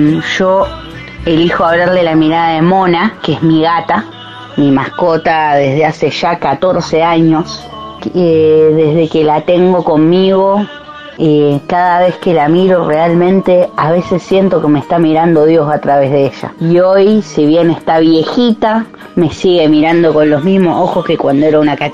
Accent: Rosario, Santa Fe, Argentina; de Rosario

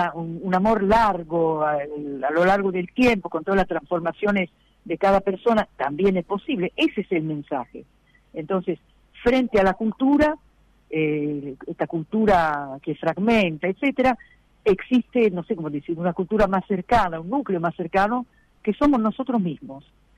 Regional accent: Italy; Spanish is a second language; hace poco visité a mi madre, que vive en Roma, yo soy italiana, quizás se note un poco, ¿no?

